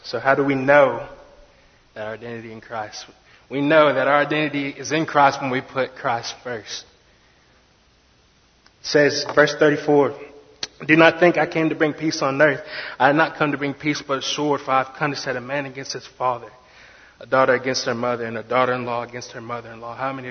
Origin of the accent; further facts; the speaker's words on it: Conway, United States; Matter of fact, growing up in Conway, my dad used to pick me up from elementary school, and I used to poke his brain.